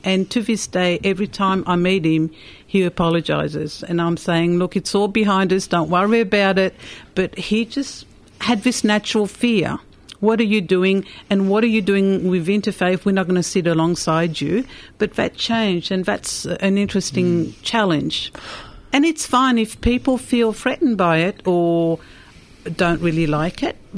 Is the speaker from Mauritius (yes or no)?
yes; Mauritius; when I was brought up Catholic, we weren't really... Well, I was brought up in Mauritius